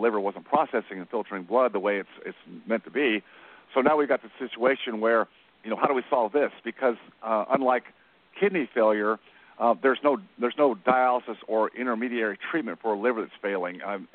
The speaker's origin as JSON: {"language": "English", "town": "Dallas", "region": "Texas", "country": "United States", "said": "I come from Dallas, so I took a different route."}